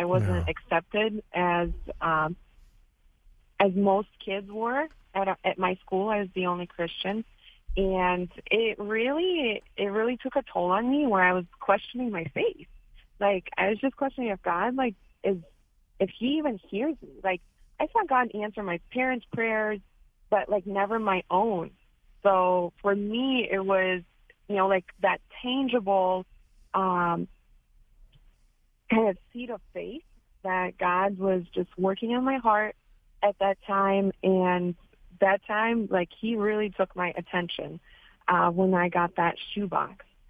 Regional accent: Ukraine; I grew up in Ukraine, which is a beautiful country, right?

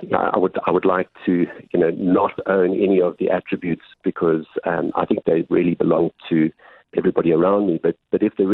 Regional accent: Johannesburg, Gauteng, South Africa; I've lived here all of my life. I grew up in Johannesburg and went to school at a government school. And I went to university at Wits, and I graduated, funnily enough, with a Bachelor of Science in Building in 1978

